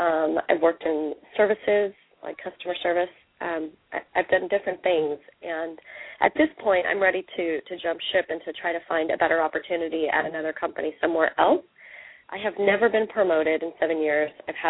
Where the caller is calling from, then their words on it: Santa Cruz, California, United States; I'm calling from Santa Cruz, California.